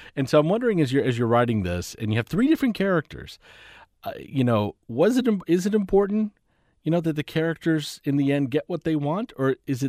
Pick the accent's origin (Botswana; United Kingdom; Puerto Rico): Puerto Rico; now in United States; When I arrived in Florida, I came from Puerto Rico.